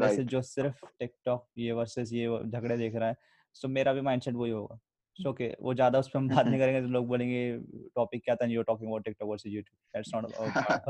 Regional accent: Nashik, Maharashtra, India; तो मैं वहाँ गया, नासिक आया, रिटर्न. मैं नासिक से हूँ. सो नासिक आया.

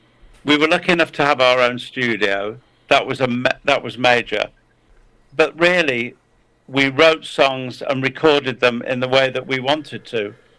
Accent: Manchester, North West England, United Kingdom; I grew up in Manchester.

